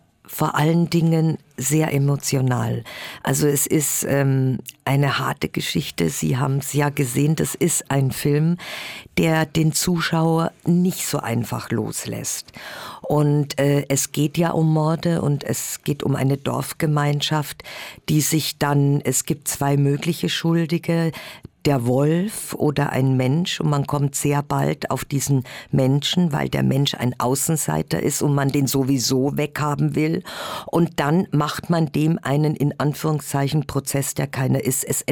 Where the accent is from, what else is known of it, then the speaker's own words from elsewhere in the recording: Munich, Bavaria, Germany; born there; now in Berlin, Germany; wenn ich mal aus München, aus meinem Geburtsort wegziehen sollte, dann ist es Berlin. Und so ist es passiert.